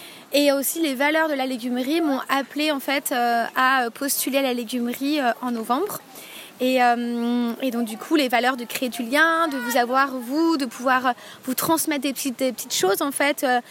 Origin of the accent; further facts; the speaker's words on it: Annecy, Auvergne-Rhône-Alpes, France; now in Lyon, France; à la base déjà je viens d'Annecy.